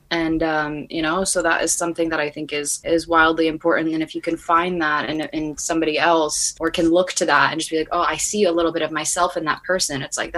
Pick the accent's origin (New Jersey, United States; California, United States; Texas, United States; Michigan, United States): New Jersey, United States; also born or lived in New York City, United States; Okay, so I'm actually born and raised in New Jersey. I moved to New York City and I went to college there